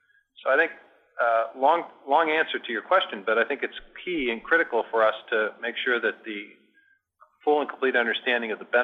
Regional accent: Iowa, United States; My home state of Iowa

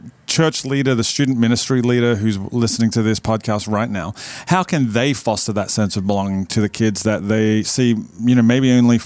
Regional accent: Australia; moved away as an adult; now in United States; you know, I'm not from America. I'm from Australia. My kids moved over here when my eldest daughter was seven.

